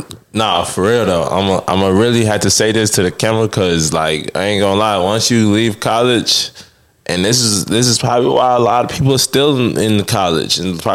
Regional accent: Chicago, Illinois, United States; But it's like when you go back to your hometown, like I'm from Chicago, so it's a different thing every day.

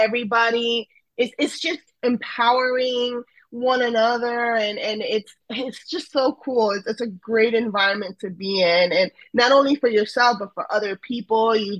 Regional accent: Florida, United States; also born or lived in Ecuador / New York; I am Ecuadoriana. I'm from Ecuador. I was born there, and I came to the States very little. I was 4 years old. My parents brought me, we lived in New York first for a few years, and then I was raised in South Florida, in a Broward area

